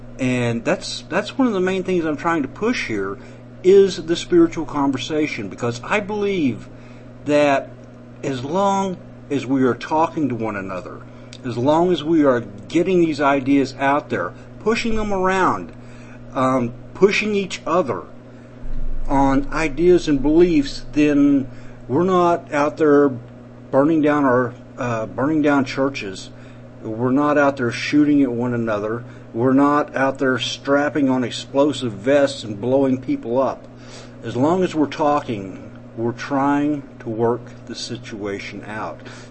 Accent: the South, United States; accent: southern; Okay, but I couldn't wait to get my southern accent back, and I suppose I draw it out sometimes more than I should

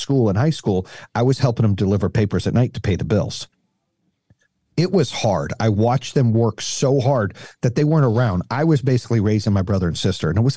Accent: Phoenix, Arizona, United States; And it's kind of where I grew up in Phoenix, right? I grew up with all of my homies and essays there. Like, that was my fucking home.

